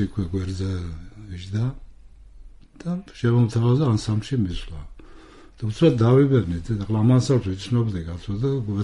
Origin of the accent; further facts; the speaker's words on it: Racha-Lechkhumi and Kvemo Svaneti, Georgia; რაჭველი ვარ